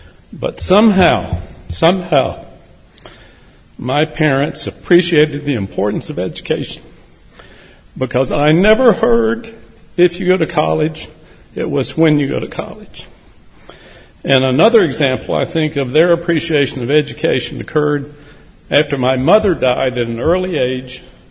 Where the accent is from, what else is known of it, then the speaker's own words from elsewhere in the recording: Gastonia, North Carolina, United States; But I grew up in Gastonia in a blue-collar textile neighborhood.